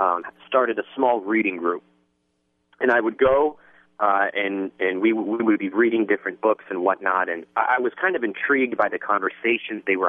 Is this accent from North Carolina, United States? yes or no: no; Columbus, Ohio, United States; Yeah, so, you know, I grew up in Columbus, Ohio, and I have three older sisters and a loving mother and father.